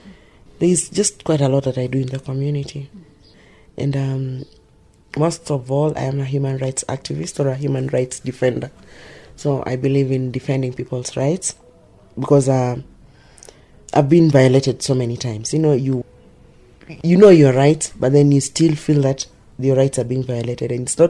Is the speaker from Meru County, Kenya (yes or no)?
no; Kibera, Nairobi, Kenya; I am the female Kenya Nubian cultural ambassador. I live in Kibera. I was born in Kibera, raised in Kibera, educated elsewhere but still came back to Kibera. My roots are here.